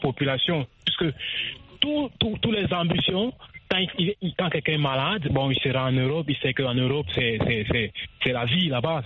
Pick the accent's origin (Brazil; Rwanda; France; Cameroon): Cameroon; Je vais prendre l'exemple de mon pays, le Cameroun. Écoutez, chez moi, au Cameroun, nous avons de l'eau